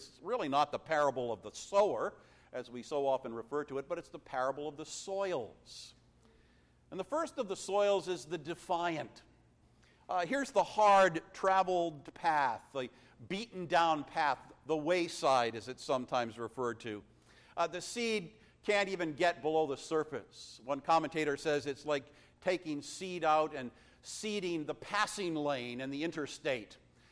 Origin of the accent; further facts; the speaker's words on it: New England, United States; Growing up in New England, I know all about stony ground.